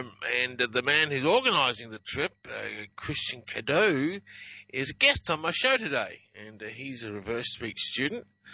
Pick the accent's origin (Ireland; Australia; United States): Australia; Adelaide, South Australia; followed by a live training class in Adelaide, Australia, my hometown.